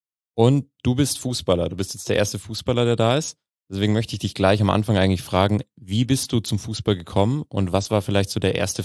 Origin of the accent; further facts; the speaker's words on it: Mühldorf, Bavaria, Germany; weil ich komme aus der Nähe von Mühldorf. Und das heißt, Mühldorf und Töging habe ich in der Jugend gespielt